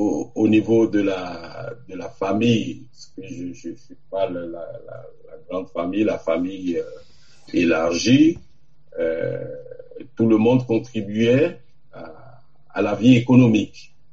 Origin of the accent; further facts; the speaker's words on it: South Benin, Benin; je prends le cas du sud du Bénin, on est venu d'Adiatado, chez moi. Donc, on est venu du Togo, quelque part du Togo.